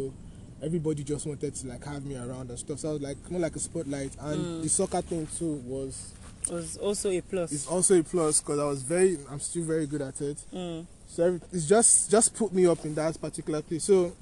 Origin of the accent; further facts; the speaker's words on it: Lagos, Nigeria; And growing up in Lagos now, you know, there's this thing we used to do.